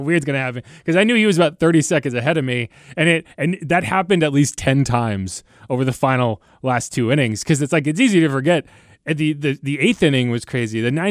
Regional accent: Connecticut, United States; So I grew up in Connecticut. I was a big Giants fan, and the David Tyree helmet catch.

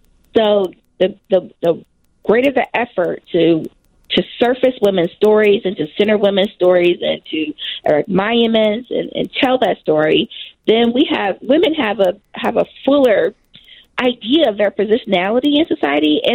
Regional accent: Chicago, Illinois, United States; born there; My family is from Mississippi and Tennessee, and I was born here in Chicago.

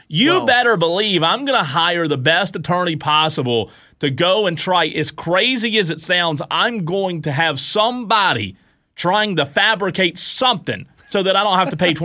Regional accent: Southern United States, United States; accent: southern drawl; I guess it's my southern drawl there that did me. Hey, look, finally my thick southern accent works for something.

